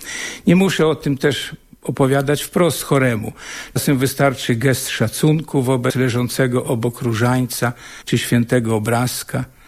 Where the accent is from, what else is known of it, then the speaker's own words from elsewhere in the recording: Lublin Voivodeship, Poland; Ja urodziłem się w rodzinie wiejskiej pod Białą Podlaską. Widziałem tam w ciężką pracę, sam też pracowałem.